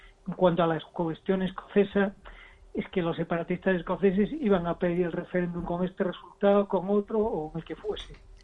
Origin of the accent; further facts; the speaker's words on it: A Coruña, Galicia, Spain; now in United Kingdom; mientras yo, por ejemplo, que soy coruñés, estamos reclamando el AVE a La Coruña